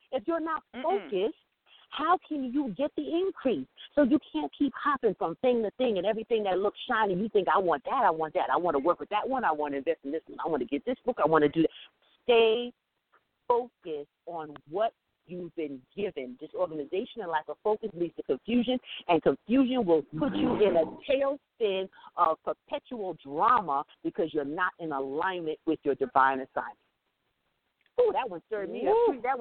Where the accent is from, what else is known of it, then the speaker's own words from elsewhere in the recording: Jamaica; I'm West Indian. I'm from Jamaica.